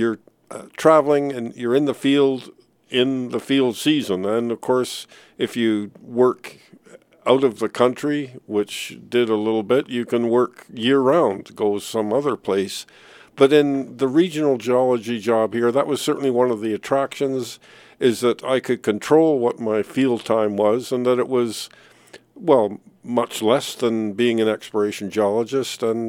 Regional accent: Ontario, Canada; also born or lived in England; I was born in England, grew up in Ontario, came to Vancouver as a geology student

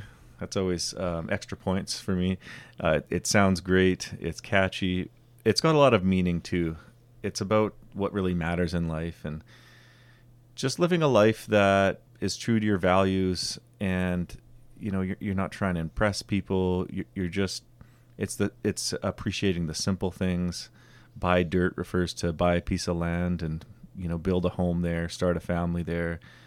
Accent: Houston, British Columbia, Canada; also born or lived in Prince George; now in Smithers, Canada; Well, I've lived here most of my life. I grew up in Houston, and I spent 7 years in Prince George and came back to Smithers. So I've been living in Smithers for 12 years.

